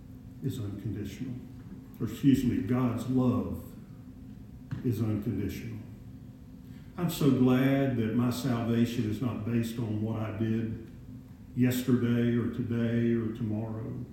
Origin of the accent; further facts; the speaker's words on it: Savannah, Georgia, United States; I went off to Savannah, Georgia, my hometown, and I was working and saving money